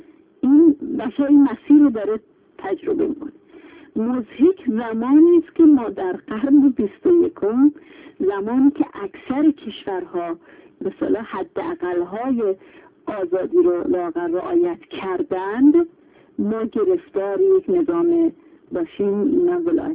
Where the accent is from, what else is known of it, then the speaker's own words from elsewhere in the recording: Iran; خب من گفتم من از ایرانم